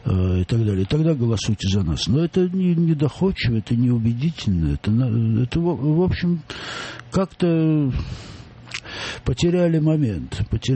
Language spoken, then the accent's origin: Russian; Moscow, Russia; Но все-таки мы всегда думали, что мы, москвичи, далеко впереди